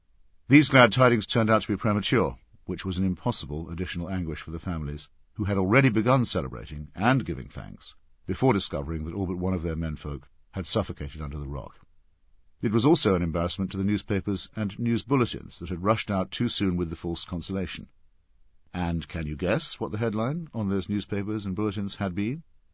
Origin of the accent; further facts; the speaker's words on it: England, United Kingdom; I was able to defuse it somewhat by being an Englishman wearing an off-white Graham Greene-type suit